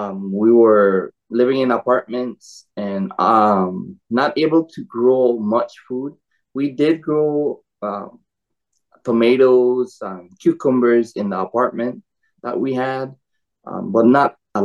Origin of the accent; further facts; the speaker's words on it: Belize; now in United States; So I'm from Belize in Central America. I'm currently on the Big Island over in Arcid Land area.